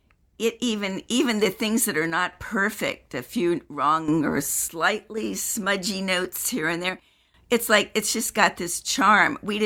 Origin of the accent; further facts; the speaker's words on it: New York, United States; And I think also growing up in the Hudson Valley, like you're in the Berkshires on the border of New York and Connecticut, whatever.